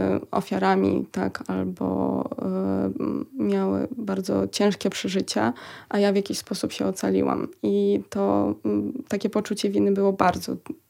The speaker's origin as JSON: {"language": "Polish", "town": "Kamianets-Podilskyi", "region": "Khmelnytskyi Oblast", "country": "Ukraine", "second_language": "Polish", "moved": "as an adult", "lives_now": "Poland", "said": "Ja pochodzę z Kamieńca Poloskiego i właśnie z tego miasta wyjeżdżałam. Jest to miasto w zachodniej części Ukrainy, więc to było bliżej granicy."}